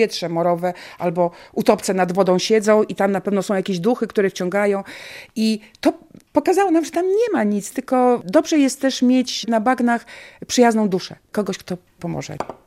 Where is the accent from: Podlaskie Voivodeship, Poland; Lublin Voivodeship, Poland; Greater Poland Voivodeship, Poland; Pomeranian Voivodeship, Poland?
Podlaskie Voivodeship, Poland; Knyszyn; Ja jestem tutejsza. Moja praprababcia pochodzi tutaj ze wsi Nowa Wieś. A ja pochodzę z Knyszyna Zamku.